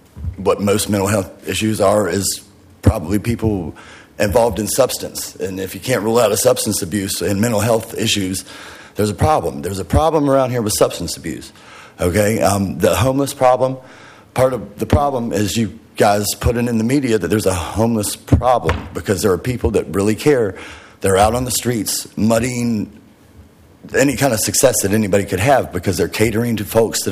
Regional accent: Virginia, United States; I came from the East Coast in Virginia.

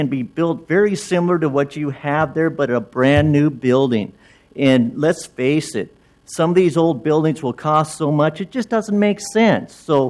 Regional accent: Portland, Oregon, United States; born there; I was born in Good Samaritan, and I watched real close what happened in Northwest Portland

